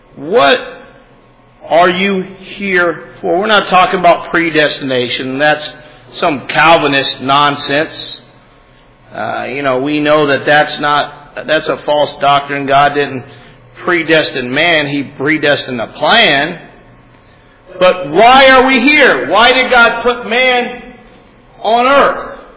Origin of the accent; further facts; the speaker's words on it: Madeira, Portugal; going back to our home where we grew up in Madeira next week.